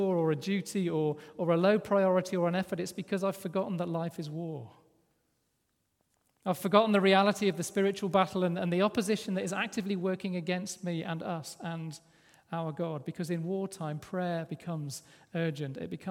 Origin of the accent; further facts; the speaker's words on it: Worcester, West Midlands, United Kingdom; The church I grew up in Worcester, we've been there for a while